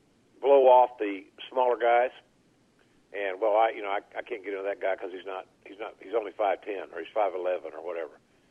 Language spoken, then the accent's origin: English; Oklahoma, United States; I grew up in the Leroy McGurk territory in Oklahoma as a kid watching TV